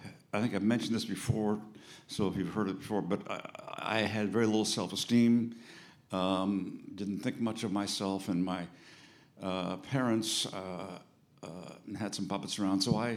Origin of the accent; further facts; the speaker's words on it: England, United Kingdom; born there; I was born in England. Just about a few months before D-Day. My parents were Flemish and Dutch. We were in England because my mother couldn't take being in the Blitz underground anymore.